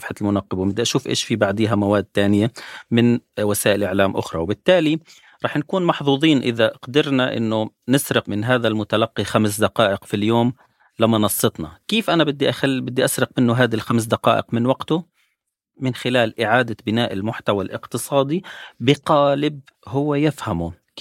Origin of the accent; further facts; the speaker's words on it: Palestine; طب 400 جنيه عندنا بفلسطين يعني 12 دولار 13 دولار